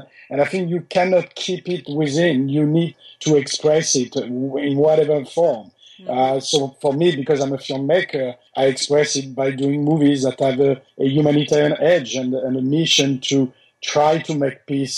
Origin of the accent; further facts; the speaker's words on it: France; accent: French; English is a second language; also born or lived in New Caledonia / Australia / Singapore; now in United States; I grew up, even though the accent is French, I grew up not only in France, but also in New Caledonia, which is near Australia, in Australia, in Singapore. I live in the US for 25 years.